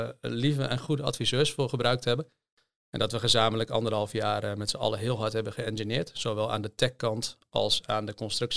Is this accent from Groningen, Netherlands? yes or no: yes; Hoogezand, Groningen, Netherlands; born there; Ik ben geboren in Hoge Zand. En heb gestudeerd in Groningen en in Delft.